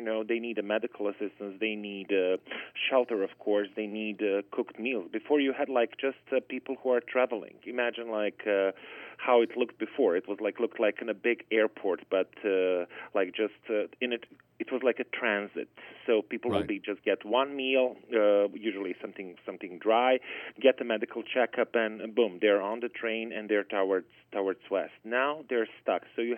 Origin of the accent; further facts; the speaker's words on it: Bosnia & Herzegovina; English is a second language; Originally, I'm coming from Bosnia in Herzegovina, and I'm coming from something what is called mixed marriage, where, you know, father is like kind of Bosnian Muslim and mother is ethnic Serb from Serbia.